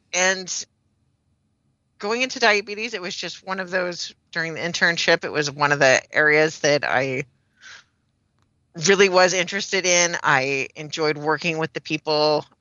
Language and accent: English; Nebraska, United States; I am originally from Nebraska.